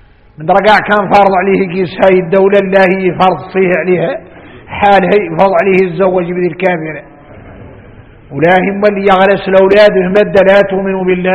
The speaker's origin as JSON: {"language": "Arabic", "country": "Mauritania", "said": "احنا موريتاني"}